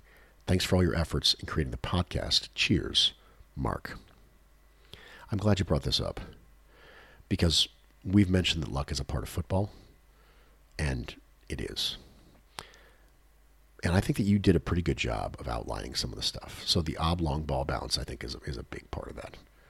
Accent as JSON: {"language": "English", "country": "Australia", "said": "I'm also an Australian"}